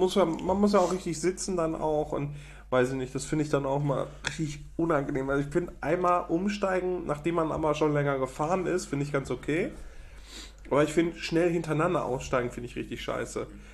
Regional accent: North Rhine-Westphalia, Germany; Das ist alles so auf Rasfeld, das ist alles so eine Ecke. Also Münsterland. Das ist also die Ecke, wo ich groß geworden bin.

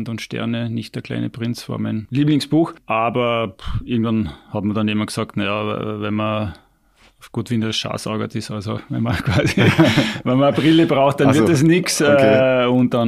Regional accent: Vorarlberg, Austria; also born or lived in Germany; ich bin eigentlich nicht nur in Vorarlberg aufgewachsen, sondern auch in Deutschland. Mein Vater ist Deutscher

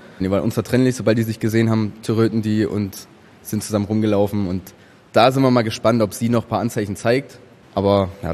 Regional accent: Leipzig, Saxony, Germany; Bei uns in Leipzig ist der höchste Kurs Brot.

